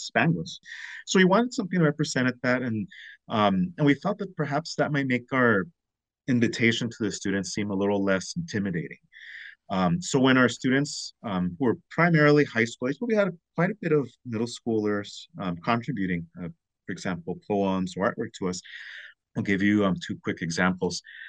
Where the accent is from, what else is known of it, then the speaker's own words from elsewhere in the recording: Nogales, Arizona, United States; I'm born and raised in Nogales. I grew up on both sides, in both Nogales, Arizona, and Nogales, Mexico.